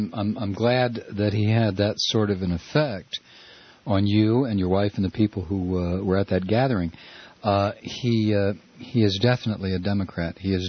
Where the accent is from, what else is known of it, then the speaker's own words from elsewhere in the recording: Toledo, Ohio, United States; I'm from Toledo. That's about 80 miles apart.